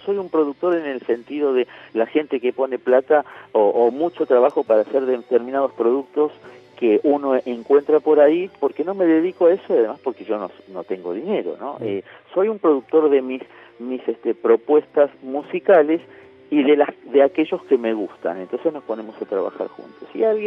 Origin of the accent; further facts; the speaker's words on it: Argentina; yo me siento argentino